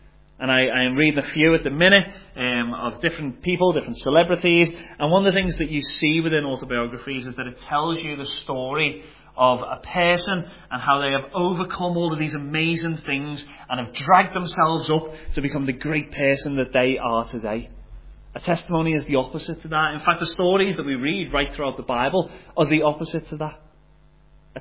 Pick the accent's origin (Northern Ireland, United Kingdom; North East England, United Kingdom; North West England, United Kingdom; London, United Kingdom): North West England, United Kingdom; Liverpool; moved away as an adult; I live just out in Drumara, just out near Banbridge and Drumore, that type of direction. But I am originally from Liverpool, and I moved over here when I was 24.